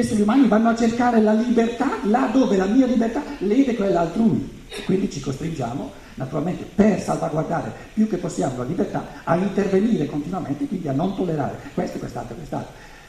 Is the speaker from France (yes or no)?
no; Germany; se vengo dalla Germania per dare un piccolo contributo in Italia